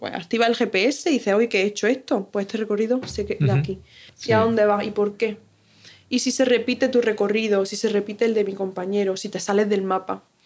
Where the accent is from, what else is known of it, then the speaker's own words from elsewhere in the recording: Jaén, Andalusia, Spain; also born or lived in Seville; now in United States; Echo de menos Jaén, soy de Jaén